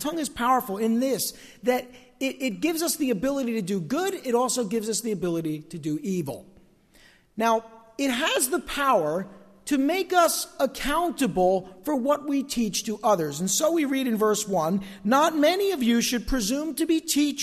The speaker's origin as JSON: {"language": "English", "region": "New Jersey", "country": "United States", "said": "remember, we're from North Jersey, so this is not our native tongue, so to speak."}